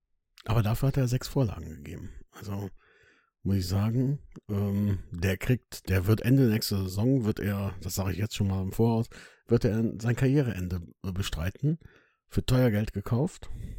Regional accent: Bonn, North Rhine-Westphalia, Germany; ich bin ja aus der Region Bonn, aus dem Bonner Umland, wie ich so gern sage, und die ist ja als Klugscheißer-Region bekannt.

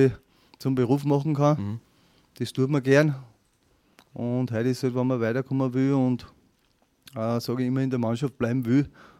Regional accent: Austria

